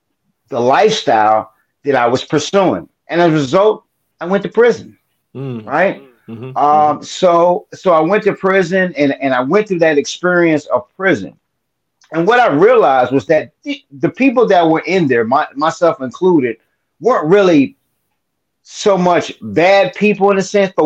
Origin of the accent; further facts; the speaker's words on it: Virginia Beach, Virginia, United States; Virginia Beach, Virginia. And then domestic violence started to play a factor in our life, right? And so we moved from Virginia Beach to living about 9 deep in a house with my aunt.